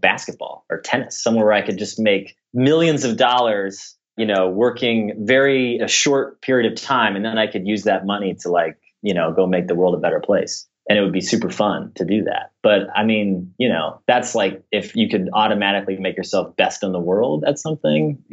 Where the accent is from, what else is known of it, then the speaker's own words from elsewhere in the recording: Kansas City, Missouri, United States; I mean, I think I'm a New Yorker, really. I grew up in Kansas City